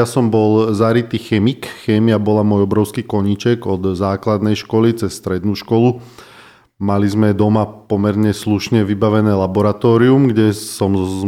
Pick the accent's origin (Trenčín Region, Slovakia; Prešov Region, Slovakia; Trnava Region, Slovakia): Trnava Region, Slovakia; Trnava; also born or lived in Ilava; Narodil som sa v malom meste na strednom Slovensku, ktoré sa volá Ilava. Je známe z úplne iného dôvodu, ale ten nechajme tak, so mnou nemá nič spoločné. Od troch rokov sme žili v Trnave